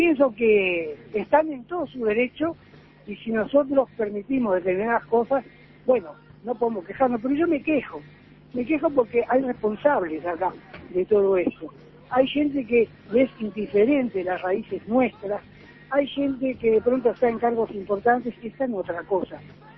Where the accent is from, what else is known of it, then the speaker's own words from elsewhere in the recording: Uruguay; yo soy uruguayo, que representa, por supuesto, al Uruguay.